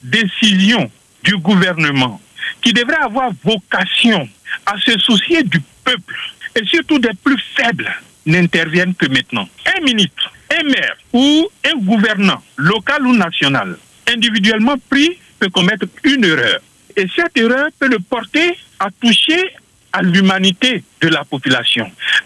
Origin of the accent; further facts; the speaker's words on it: Côte d’Ivoire; Mais nous sommes des humains, nous sommes des Ivoiriens.